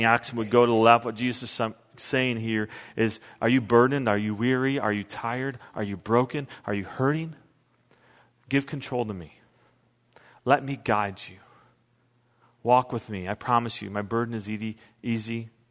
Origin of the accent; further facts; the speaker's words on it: United States; And maybe it's because I'm American, but 12 ounces is not enough ounces